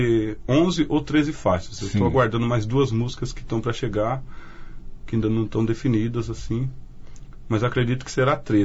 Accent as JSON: {"language": "Portuguese", "region": "São Paulo", "country": "Brazil", "tie": "born or raised there", "also_born_or_lived": "Sumaré", "said": "E assim, eu fui criado lá em São Paulo, porque eu fugia e ia pra casa do meu pai"}